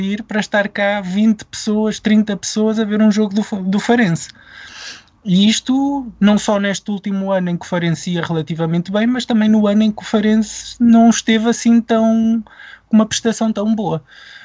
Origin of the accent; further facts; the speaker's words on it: Viseu, Portugal; eu sou natural de Viseu